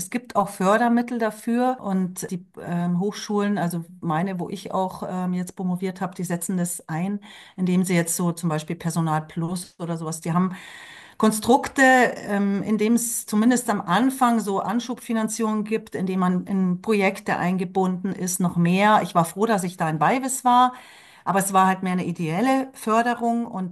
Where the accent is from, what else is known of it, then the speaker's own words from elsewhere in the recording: Bavaria, Germany; Ich komme aus dem Münchner Süden in Bayern.